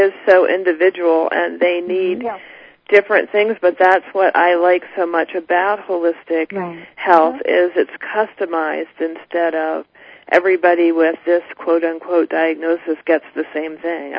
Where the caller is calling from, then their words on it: Pennsylvania, United States; Pennsylvania.